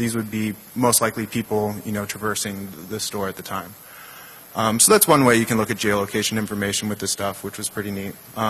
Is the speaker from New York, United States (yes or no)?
no; Texas, United States; even though I'm from Texas, I have nothing to do with this project